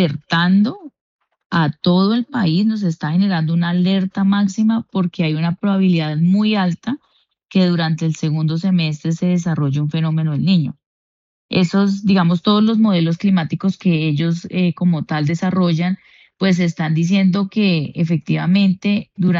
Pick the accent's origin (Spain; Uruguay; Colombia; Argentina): Colombia; Tolima; ahí estábamos acompañando a la gobernadora como buen tolimense